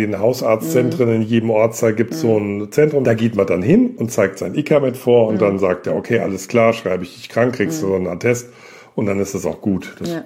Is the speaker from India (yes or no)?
no; Germany; moved away; Die Heimat wird immer Deutschland bleiben, aber mein Zuhause ist hier seit 4,5 Jahren.